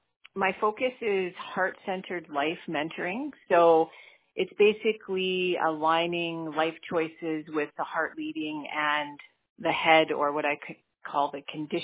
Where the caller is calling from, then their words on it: Edmonton, Alberta, Canada; Hi, Dave. … I'm here from Edmonton.